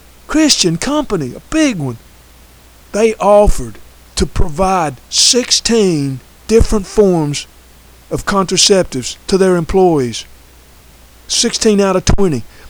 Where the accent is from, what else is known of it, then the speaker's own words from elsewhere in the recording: North Carolina, United States; Every year when I was a boy growing up in North Carolina, the union would come down